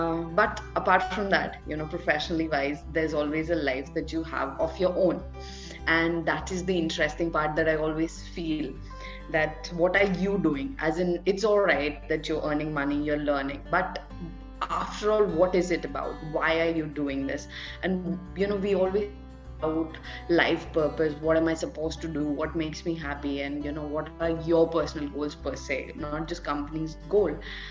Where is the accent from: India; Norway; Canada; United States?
India; Delhi; I'm basically somewhere from Delhi. And I have been born and brought up in, so I was born at one place and then I was brought up in multiple places.